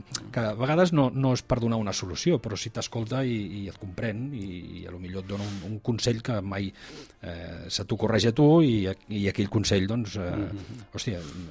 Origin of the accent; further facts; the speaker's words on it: Barcelona, Catalonia, Spain; moved away as an adult; now in Palau, Spain; Jo vaig créixer a Barcelona i, bueno, l'any 2000 vaig venir cap a Palau.